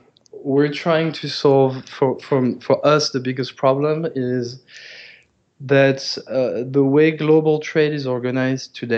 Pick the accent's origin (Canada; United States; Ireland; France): France; English is a second language; moved away as an adult; I grew up in France.